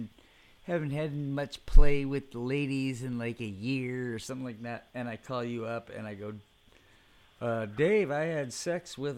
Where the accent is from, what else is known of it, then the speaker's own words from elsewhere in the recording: Coronado, California, United States; I mean, it's like I grew up in Coronado